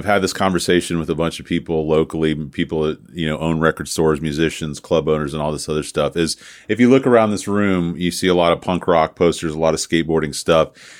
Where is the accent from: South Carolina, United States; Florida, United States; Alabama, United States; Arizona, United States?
Florida, United States; Tampa; I mean, I grew up in Tampa in fucking Morrisound.